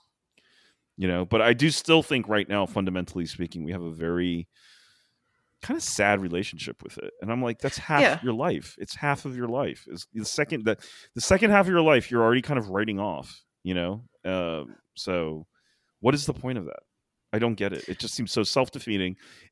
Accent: United States; It's like he lived in what seemed to be, to me as an American, to be an extremely nurturing and cooperative society for someone like him.

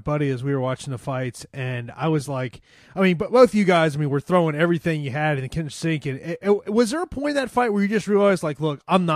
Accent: Tampa, Florida, United States; which was in the RFC here in my hometown of Tampa, Florida.

